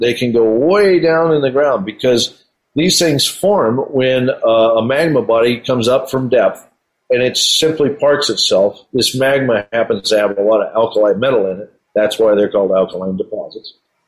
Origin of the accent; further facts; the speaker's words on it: Colorado, United States; First of all, I grew up here in the Colorado area, and we have a number of alkaline gold systems in this state